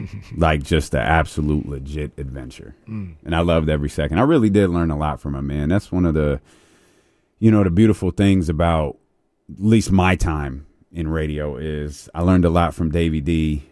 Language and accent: English; Sacramento, California, United States; all about Sacramento. And it's like, yeah, you're right. We're born and raised here.